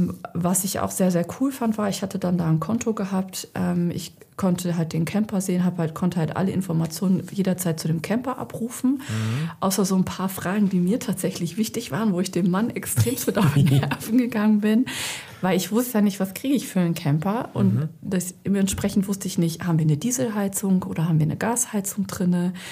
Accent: Lemgo, North Rhine-Westphalia, Germany; Und meine Freundin lebt halt in der Nähe von Bielefeld, also in Lemgo, in meiner Heimatstadt.

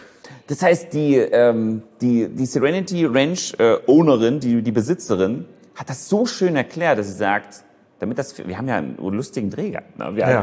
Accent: Leipzig, Saxony, Germany; Leipzig. Also ist schon groß.

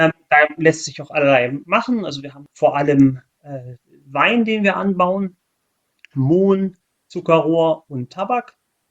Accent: Berlin, Germany; now in Celle, Germany; Also ich bin zwar aus Berlin, okay, mittlerweile wohne ich auch in der Nähe von Celle

